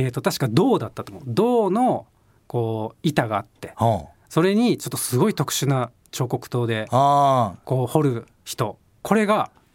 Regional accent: Hikone, Shiga, Japan; 俺の地元の滋賀県彦根市にあるんだけど

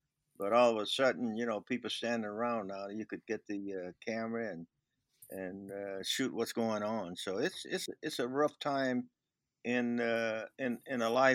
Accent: the South, United States; I was raised up in the South, so I knew where to go, when to go.

